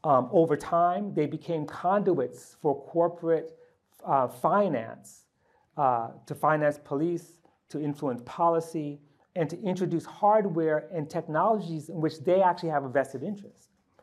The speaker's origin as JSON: {"language": "English", "town": "New York City", "region": "New York", "country": "United States", "tie": "born or raised there", "said": "And I was actually growing up in Harlem."}